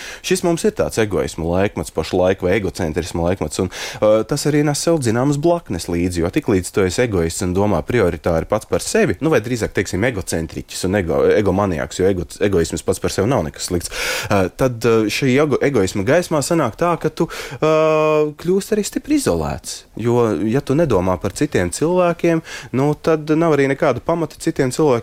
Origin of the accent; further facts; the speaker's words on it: Liepāja, Kurzeme, Latvia; projekts, kas ir saistīts ar manas dzimtās pilsētas izdzēsto likteņu un sagrauto dzīvju tēmu ar Liepājas